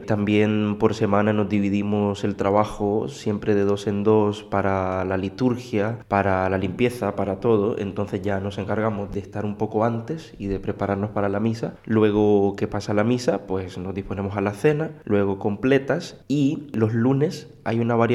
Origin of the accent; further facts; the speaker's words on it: Nicaragua; also born or lived in United States; now in Spain; yo salí de Nicaragua exactamente como hace unos 2 años y medio, que luego me trasladé a Estados Unidos. Y en Nicaragua también estudié Derecho y Psicología.